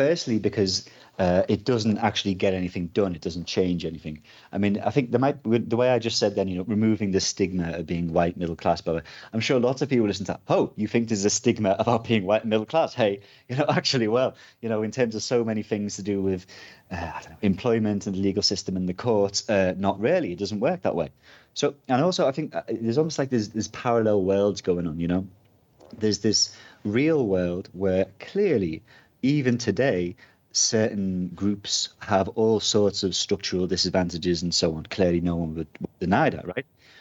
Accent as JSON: {"language": "English", "country": "Canada", "said": "firstly, I'm not American, I'm Canadian, so that's some points."}